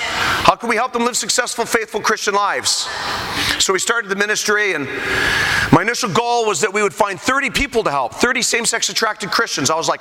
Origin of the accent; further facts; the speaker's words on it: Canada; I'm an evangelist from Canada.